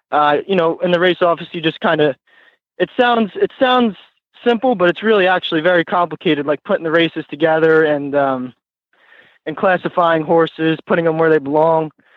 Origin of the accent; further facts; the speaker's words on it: New Jersey, United States; I went to my first camp at Gateway Farm in New Jersey, because I'm from New Jersey, and that was the closest camp for me.